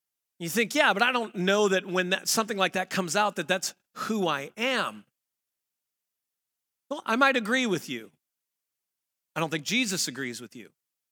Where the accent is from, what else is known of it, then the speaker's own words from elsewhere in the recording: Missouri, United States; I grew up in Missouri and you'd come across a crabapple tree.